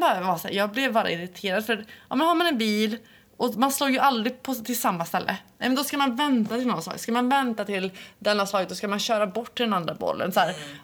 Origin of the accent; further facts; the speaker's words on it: Sweden; För mig var det så här, jag kommer från Sverige. För i Sverige är vi ju hälsosamma